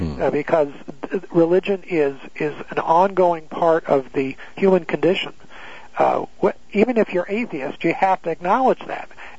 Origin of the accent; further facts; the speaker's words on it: California, United States; I grew up in California, so I know about a lot of those.